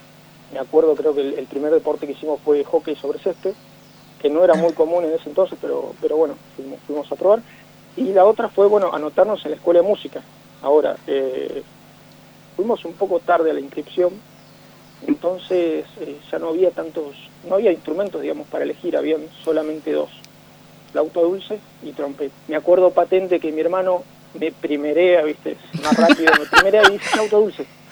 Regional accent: Salta, Argentina; soy Salta Capital. Viví, bueno, casi toda mi vida salteña en Ciudad del Milagro, es un barrio al norte de la capital salteña, y bueno, me crié ahí desde chiquito.

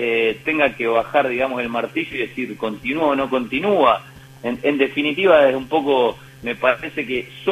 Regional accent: Argentina

